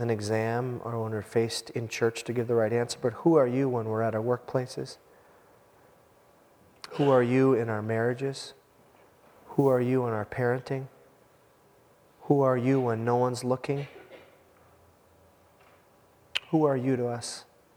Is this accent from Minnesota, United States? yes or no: yes; Minnesota, United States; I'm from the Iron Range, and I was blushing a few times.